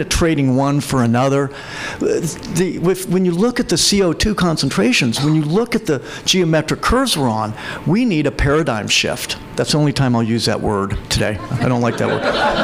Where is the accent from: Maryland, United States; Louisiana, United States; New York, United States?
Maryland, United States; box turtles in my home state of Maryland are going near extinct